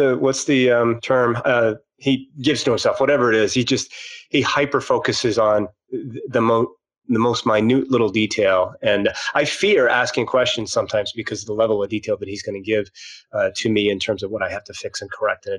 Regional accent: New England, United States; I'm from New England. I can't talk with a British accent.

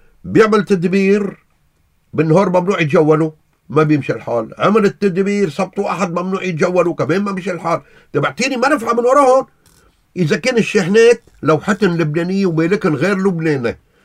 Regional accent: Syria; انا سوري لا في مصر ولا في اردني

